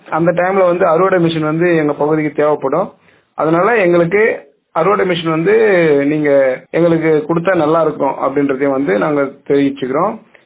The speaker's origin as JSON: {"language": "Tamil", "town": "Anaikattu", "region": "Tamil Nadu", "country": "India", "tie": "born or raised there", "said": "என்னுடைய சொந்த ஊர் வந்து அணைக்கட்டு கிராமம், செங்கல்பட்டு மாவட்டம், செய்யூர் வட்டம்."}